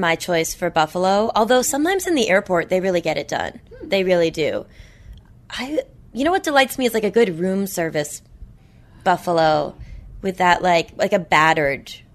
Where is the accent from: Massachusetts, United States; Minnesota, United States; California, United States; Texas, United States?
Massachusetts, United States; Boston; We didn't have soda in our house, which my mom called tonic, because I'm from Boston.